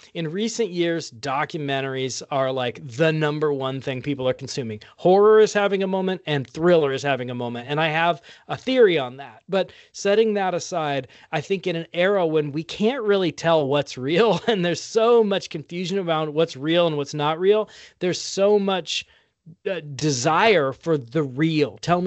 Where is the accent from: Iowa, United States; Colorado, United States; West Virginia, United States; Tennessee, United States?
Iowa, United States; West Des Moines; also born or lived in England; I'm an Iowan on purpose. I'm an Iowan by birth. I was born in West Des Moines, Iowa, in Valley Junction. Grew up in Iowa, went to college at Waldorf College in Forest City, Iowa, and then departed to parts unknown.